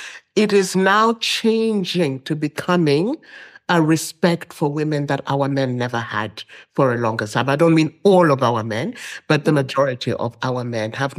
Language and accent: English; Zambia; I will mention Zambia as well, my home country.